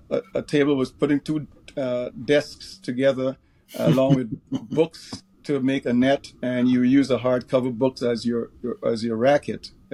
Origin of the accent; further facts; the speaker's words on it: Guyana; I started off as a young table tennis player in my home country. I was born in Guyana in South America.